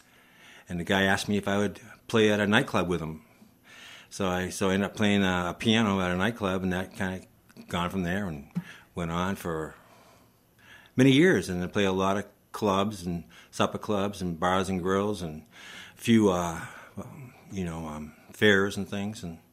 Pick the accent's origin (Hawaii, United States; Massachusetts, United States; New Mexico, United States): Massachusetts, United States; moved away; So I came out from Massachusetts, and I was playing … We play outside of Boston.